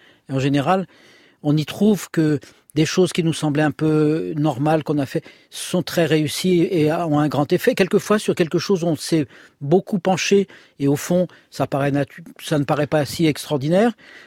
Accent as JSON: {"language": "French", "country": "France"}